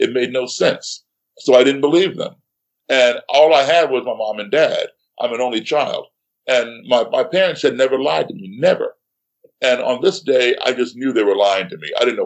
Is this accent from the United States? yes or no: yes; United States; Baltimore, Philadelphia, every major city